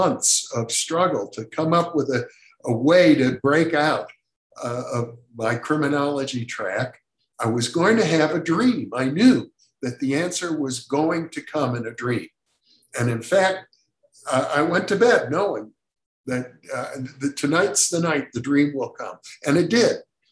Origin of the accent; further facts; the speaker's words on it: Wisconsin, United States; a psychologist from Wisconsin, my home state, named Ila Zeebel